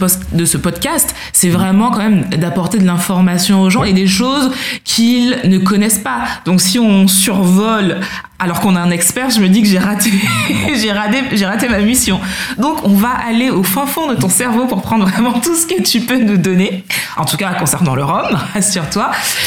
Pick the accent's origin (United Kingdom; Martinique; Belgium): Martinique; bien sûr, je suis martiniquaise, donc ces propos ne tiennent que de moi